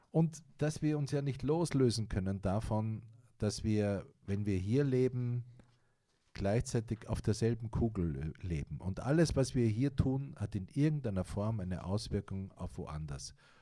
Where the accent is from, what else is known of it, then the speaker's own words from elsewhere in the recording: Austria; Und das ich als Österreicher ja nochmal anders betrachte, ja, weil ich ja auch viele Freunde und Bekannte hier in Ostdeutschland habe